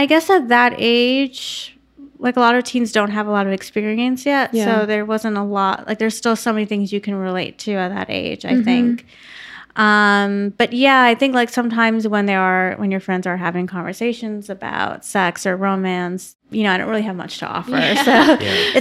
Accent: Connecticut, United States; And I grew up in Connecticut, and I, you know, came from a progressive town.

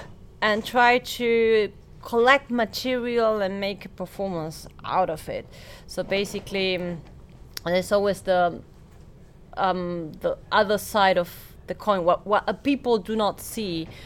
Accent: Argentina; Born and raised in Argentina, we have a very particular with … which were really really popular there, and like we grew up listening to those songs and so on.

